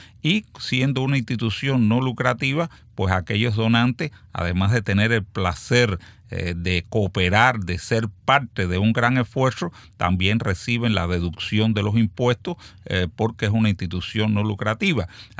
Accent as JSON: {"language": "Spanish", "region": "Matanzas", "country": "Cuba", "said": "pero yo que soy de Matanzas"}